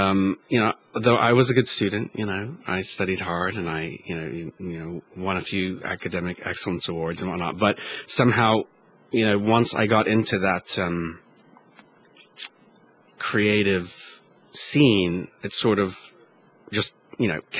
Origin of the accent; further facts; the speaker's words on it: Kuwait; now in United States; We moved from Kuwait, which is a desert, of course, to Pennsylvania, which is sort of rolling green hills.